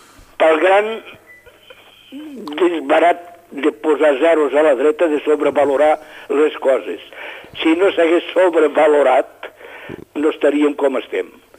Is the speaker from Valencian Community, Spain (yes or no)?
no; Catalonia, Spain; I si som catalans, amb molt orgull, perquè és la nostra terra